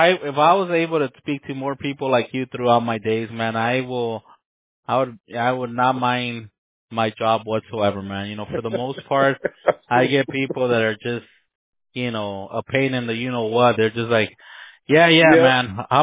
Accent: Los Angeles, California, United States; I'm born and raised in Los Angeles myself, and everybody here says Mario, right?

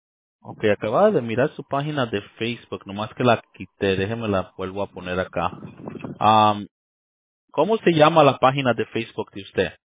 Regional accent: United States; born there; No, yo soy nacido aquí en Estados Unidos, pero mis papás, ellos son de Nuevo León.

